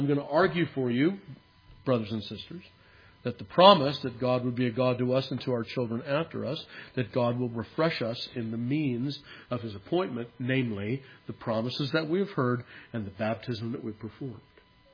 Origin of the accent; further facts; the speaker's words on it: California, United States; I don't mean anything against Californians. I'm from California.